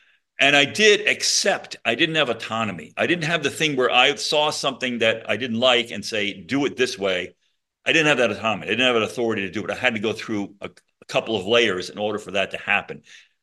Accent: Connecticut, United States; I grew up in Connecticut.

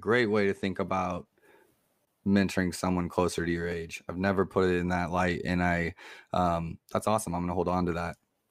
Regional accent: United States; I'm not an immigrant. I'm obviously white, as you can see in that way. And I'm American.

